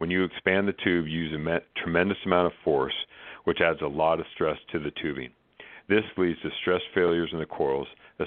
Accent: Minnesota, United States; we're from Minnesota, so you know we're nice people.

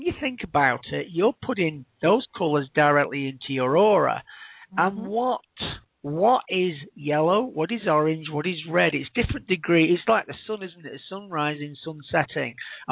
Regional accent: Blackpool, North West England, United Kingdom; I would be in a busy street in Blackpool, my hometown. And you imagine it's a seaside town.

